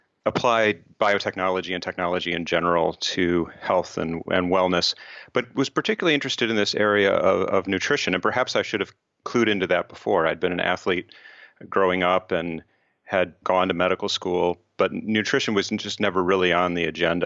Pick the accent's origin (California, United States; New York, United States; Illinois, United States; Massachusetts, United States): Illinois, United States; Chicago; I'm originally from Chicago, went to Princeton and then on to Washington University in St. Louis